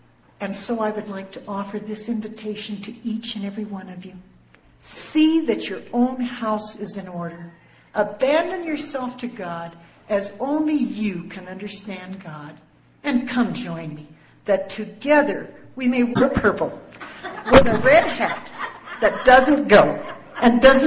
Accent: Southwest, United States; I stand here before you, a Hispanic female, born and raised in the Southwest.

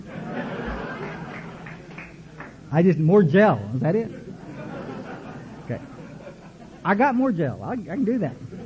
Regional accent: Kerrville, Texas, United States; We had this dog in growing up in Kerrville, Texas. We lived in this big old house out on Goat Creek Road, okay?

